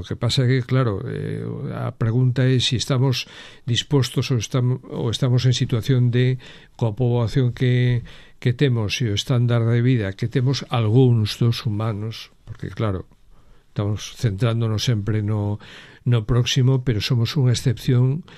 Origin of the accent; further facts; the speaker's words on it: Ferrol, Galicia, Spain; eu son de Ferrol, pero viaxei fora de Ferrol, coñezo moitos outros sitios, coñecín Ferrol en outros momentos